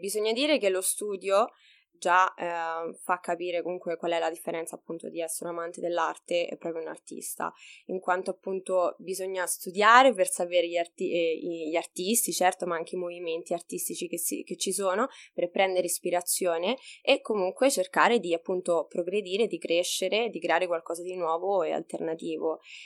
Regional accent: Anagni, Lazio, Italy; now in Australia; mia madre è tornata in vacanza nel mio paesino d'origine che è Anagni, vicino Frosinone, e praticamente lei incontrò mio padre e quindi poi decise di trasferirsi in Italia. E da lì, insomma, poi sono nata io, ho fatto ovviamente le scuole, il liceo in Italia

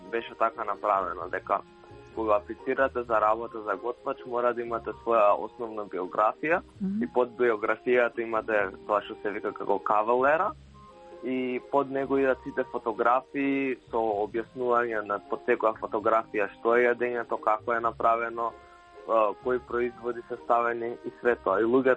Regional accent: Skopje, North Macedonia; а јас сум од Скопје и требаше да патувам секој ден до Велес.

